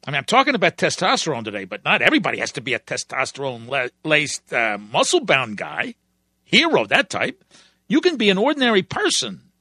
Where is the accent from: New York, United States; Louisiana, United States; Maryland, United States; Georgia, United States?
Maryland, United States; Baltimore; the first time I was ever on television was in my hometown, Baltimore.